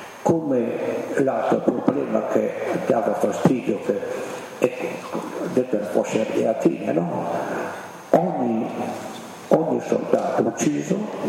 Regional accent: Bassano, Veneto, Italy; nel mio comune, nel mio paese, Bassano, non è successo niente

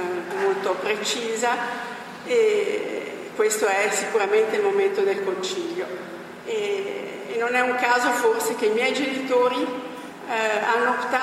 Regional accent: Genoa, Liguria, Italy; sono di Genova, una genovese

